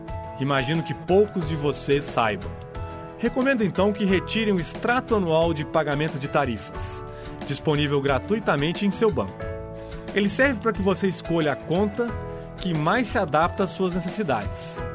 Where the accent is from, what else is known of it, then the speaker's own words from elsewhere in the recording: Minas Gerais, Brazil; como bom mineiro, que gosta sempre de comparar preços